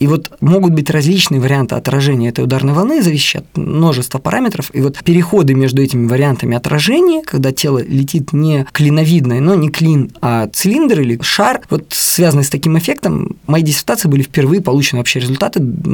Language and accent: Russian; Berdsk, Novosibirsk Oblast, Russia; в моем родном городе Бердске, рядом с Новосибирском